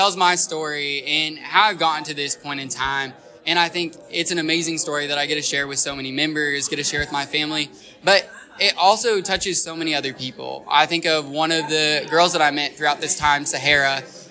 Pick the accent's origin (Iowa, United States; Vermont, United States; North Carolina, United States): Iowa, United States; how it runs a little differently than my home state of Iowa is going to be amazing.